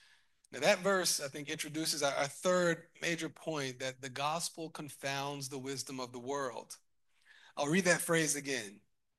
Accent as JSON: {"language": "English", "region": "Mississippi", "country": "United States", "said": "by the way, I'm from Mississippi, so even among unbelievers, there's some real familiarity with the gospel."}